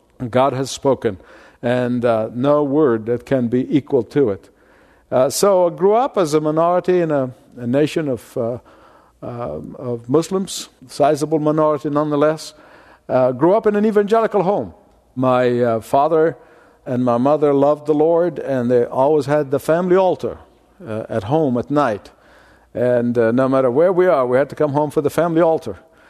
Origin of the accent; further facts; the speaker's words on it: Egypt; And I grew up in Egypt, as some of you look at me, and if you did not know me, you would wonder if I'm a sunburned Swede with that kind of funny accent.